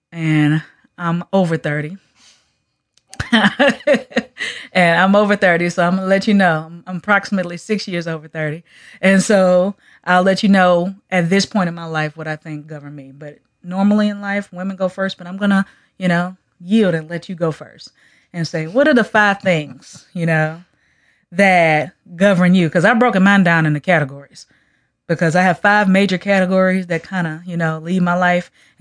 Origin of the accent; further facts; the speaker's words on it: Louisiana, United States; Of course, I'm from Louisiana, so I want to hear something that got a little beat to it as well.